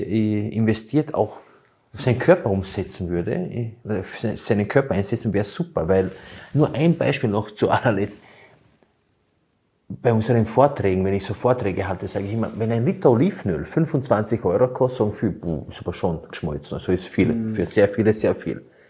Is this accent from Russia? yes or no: no; Burgenland, Austria; Bei uns im Burgenland hat es so Erdäpfelspalten.